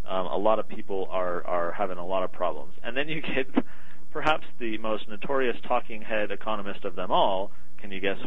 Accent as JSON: {"language": "English", "town": "San Diego", "region": "California", "country": "United States", "said": "So I'm from San Diego, and there were, in 2007, some really ravishing fires, specifically in the area of San Diego that I live in, or grew up in, I should say."}